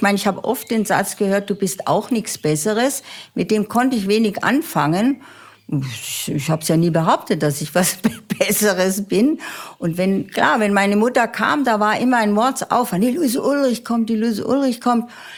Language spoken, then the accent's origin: German; Grünwald, Bavaria, Germany; Bei uns in Grünwald war die Schule damals geteilt auf evangelisch und katholisch.